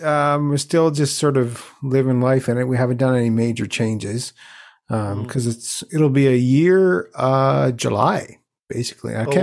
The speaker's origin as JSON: {"language": "English", "region": "Newfoundland and Labrador", "country": "Canada", "said": "I mean, I'm living in Newfoundland. I'm a Newfoundlander."}